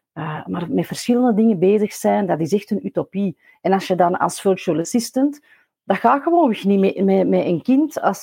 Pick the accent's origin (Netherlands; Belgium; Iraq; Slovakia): Belgium; we zijn Belgen